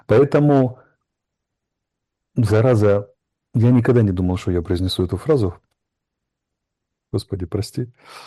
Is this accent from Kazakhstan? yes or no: no; Ukraine; я же украинец, я забыл вам сказать